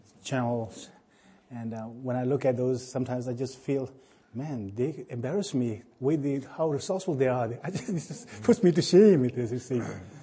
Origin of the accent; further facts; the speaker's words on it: United States; born there; Being American, being born in America